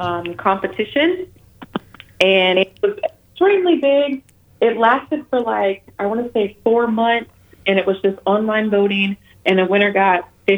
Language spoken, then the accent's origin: English; Huntsville, Alabama, United States; I'm from Huntsville, Alabama